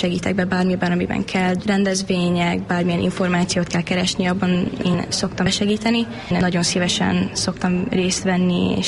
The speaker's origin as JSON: {"language": "Hungarian", "town": "Székesfehérvár", "region": "Fejér", "country": "Hungary", "tie": "born or raised there", "moved": "yes", "said": "Az elmúlt 7,5 évben kint élek, Székesfehérváron nőttem fel. A szüleim mindig is világot akartak látni, és szerették volna azt, hogy mi is több nyelven beszéljünk. 2017 környékén eldöntöttük azt, hogy megpróbáljuk és kiköltözünk, és azóta kint is vagyunk."}